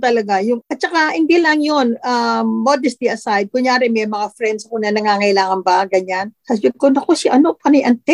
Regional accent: Manila, Metro Manila, Philippines; moved away as an adult; now in Melbourne, Australia; Dito din ako sa Melbourne, Australia, Oakley South. Sa Pilipinas, my parents are from Pampanga, but I was born in Manila and grew up in Manila hanggang sa matapos ako sa pag-aaral ko. Nandito ako sa Australia for 39 years.

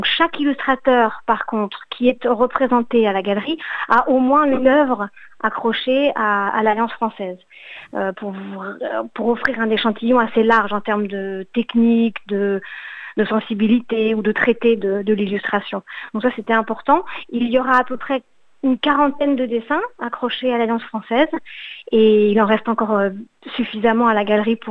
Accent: France; moved away as an adult; now in Australia; je suis française et que j'ai eu une galerie en France pendant quelques années

